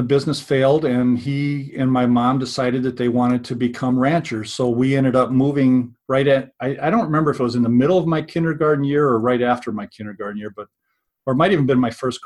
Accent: North Carolina, United States; born there; I was born in North Carolina. My dad was playing football at Duke.

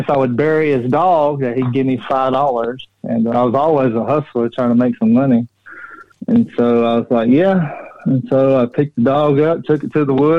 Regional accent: Nashville, Tennessee, United States; I grew up in South Nashville.

